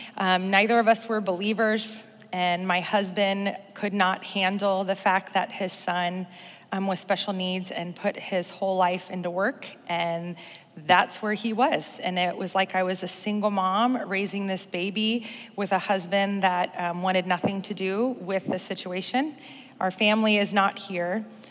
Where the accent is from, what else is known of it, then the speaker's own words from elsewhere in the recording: Kentucky, United States; Like my bio said, I grew up in Kentucky, grew up Catholic.